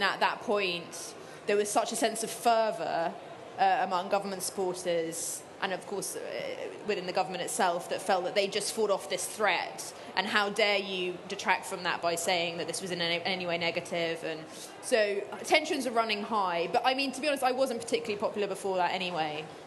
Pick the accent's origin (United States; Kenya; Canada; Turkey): Turkey; Greeks are quite excited when they hear I'm from Turkey